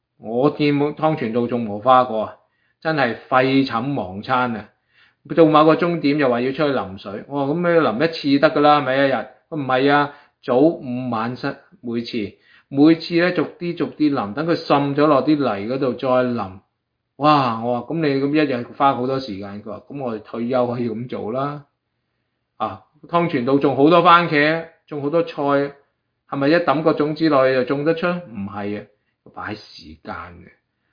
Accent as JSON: {"language": "Cantonese", "country": "China", "said": "我哋中国人"}